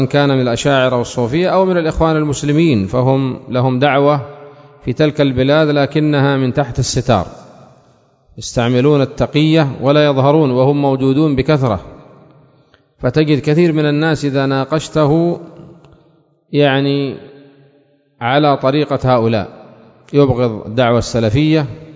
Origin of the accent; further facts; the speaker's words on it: Aden, Yemen; وإذا به يسأل من أين أنت، قلت له من عدن